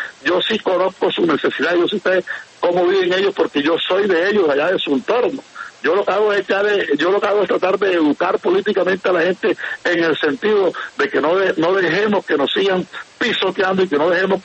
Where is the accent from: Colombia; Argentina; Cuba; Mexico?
Colombia; Barranquilla, Atlántico; Yo soy un muchacho de Santa María, hombre. Yo soy un muchacho de La Redonda. Yo soy un muchacho del sur de Barranquilla.